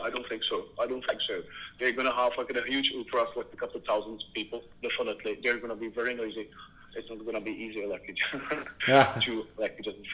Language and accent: English; Prague, Czechia; English is a second language; Hey, where are you from? I come from Prague. I don't say like just I'm Czech. I say I come from Prague.